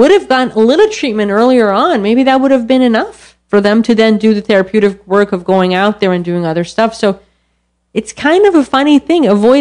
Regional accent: Iran; Well, so my mom is half French and my dad's Iranian, but I grew up in Iran and my grandmother was French.

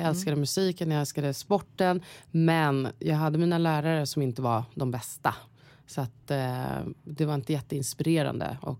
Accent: Täby, Stockholm County, Sweden; also born or lived in Botkyrka / Vårby gård; Uppvuxen i Täby. Bodde i Vårby gård först och sen så flyttade vi till

